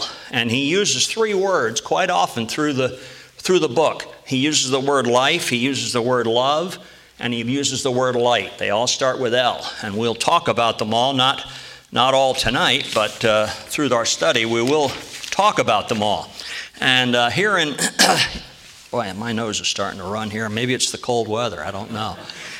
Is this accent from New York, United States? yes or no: yes; Watertown, New York, United States; Now, when I grew up in Watertown, New York, there was a place, believe it or not, the name of it was Jean's Beans.